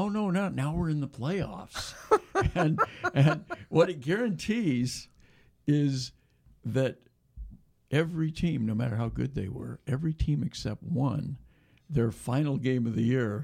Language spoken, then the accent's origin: English; United States; And I'm not very interested in soccer because I'm an American.